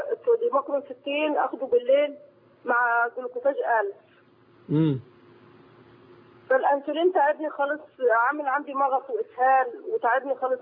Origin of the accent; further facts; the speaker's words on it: Dakahlia, Egypt; من الدقهليه.